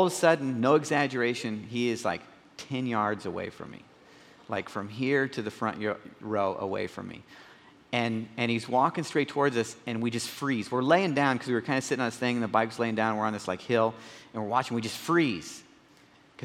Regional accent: Nebraska, United States; Now, I'm not Italian, and I'm from Nebraska. We don't have a really good mafia program there to give me a head start.

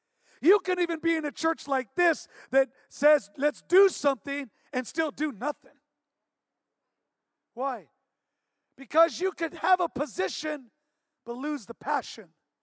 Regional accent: Santa Barbara, California, United States; You know, I was born and raised in Santa Barbara

